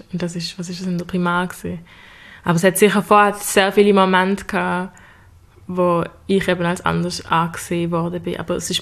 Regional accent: Basel, Basel-Stadt, Switzerland; ich bin 18, ich komme auch aus Basel und bin Schülerin am Gym Leonard.

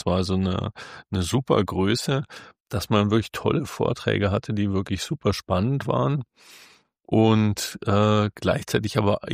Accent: Germany; ich bin Deutscher, ganz offensichtlich, ich habe keinen Akzent oder keinen so deutlichen Akzent

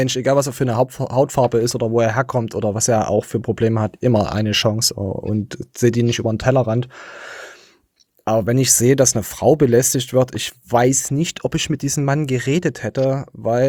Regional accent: East Germany, Germany; Das wollte ich als Ostdeutscher natürlich ansprechen

